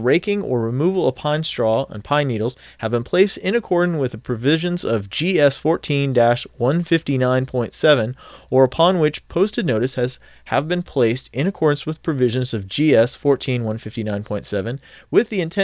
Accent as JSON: {"language": "English", "town": "Los Angeles", "region": "California", "country": "United States", "tie": "born or raised there", "said": "Yeah, see, I was born and raised in Los Angeles."}